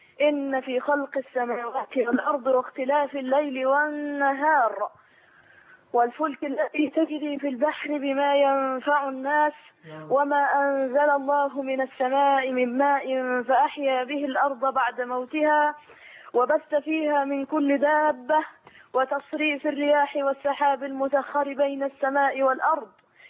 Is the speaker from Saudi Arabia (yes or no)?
no; Obour City, Qalyubia, Egypt; انا من مدينة العبور